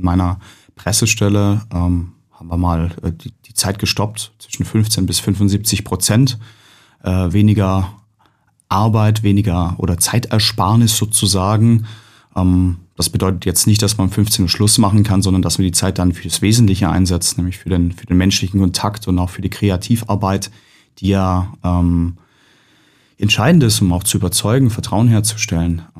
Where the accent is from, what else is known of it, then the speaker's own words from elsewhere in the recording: Baden-Württemberg, Germany; ich komme aus Baden-Württemberg.